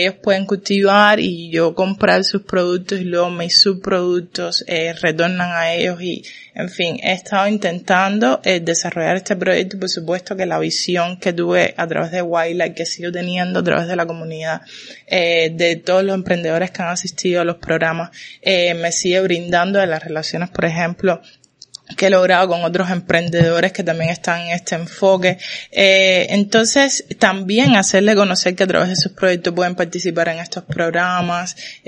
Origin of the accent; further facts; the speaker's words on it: Calimete, Matanzas, Cuba; yo nací en el campo, soy de Calimete, Matanzas